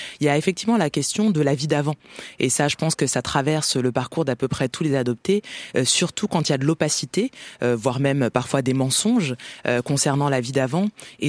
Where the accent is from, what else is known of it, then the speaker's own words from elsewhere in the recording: France; born there; Moi, je suis née sous X en France et on est beaucoup à avoir un ou deux de nos parents qui sont des Maghrébins.